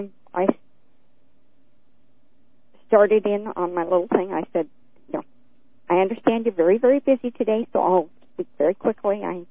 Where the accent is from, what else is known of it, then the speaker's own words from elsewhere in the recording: Oregon, United States; I'm calling the entire Congress. I'm from Oregon.